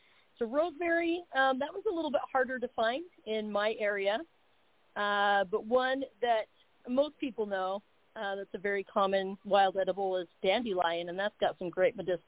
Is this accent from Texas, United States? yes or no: no; Utah, United States; also born or lived in Arizona; I'm from Utah originally. Lived in Arizona for a little while.